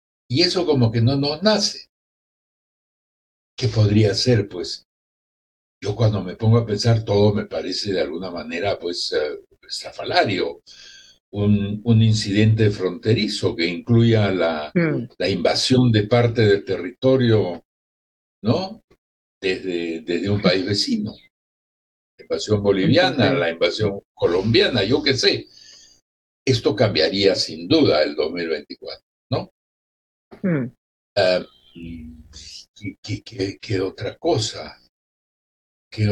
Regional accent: Peru; Parece que soy, como tantos peruanos, más un presentista que un futurista.

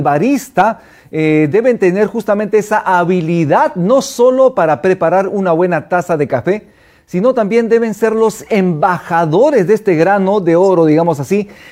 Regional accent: Quillabamba, Cusco, Peru; en Quillabamba, en la convención, mi tierra, dicho sea de paso

